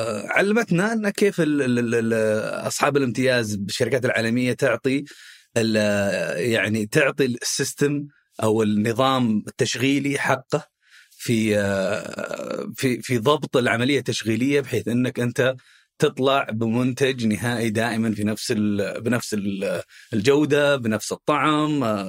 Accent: Khobar, Eastern Province, Saudi Arabia; لا والله هو احنا من أهل الشرقية أول شيء. أنا من مواليد وسكان الخبر

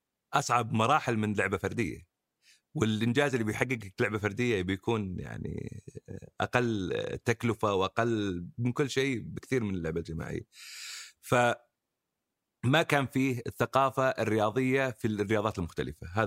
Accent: Saudi Arabia; إحنا كمجتمع سعودي

